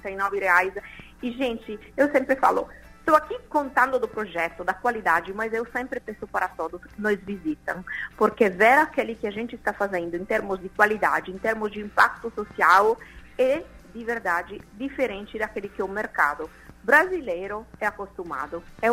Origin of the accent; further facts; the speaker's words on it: Italy; Portuguese is a second language; moved away as an adult; now in Brazil; vocês já entenderam, né, do sotaque … não é daqui, eu moro aqui há 8 anos, brasileira adoptada, mas na realidade sou italiana.